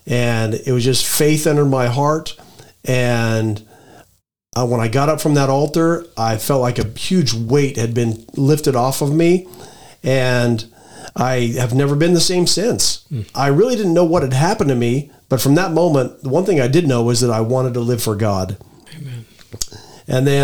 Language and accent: English; Moab, Utah, United States; I'm originally from Moab, Utah, and I spent nearly 23 years in the U.S. Air Force until I retired in 2012.